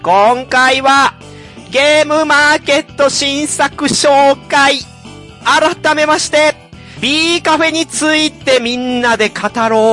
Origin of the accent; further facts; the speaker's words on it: Kansai, Japan; 私たちは関西人で